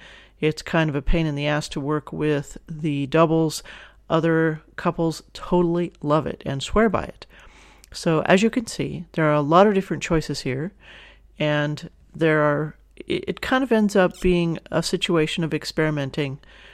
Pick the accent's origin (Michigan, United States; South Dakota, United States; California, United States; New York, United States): California, United States; San Fernando; that popped out because I was raised in San Fernando.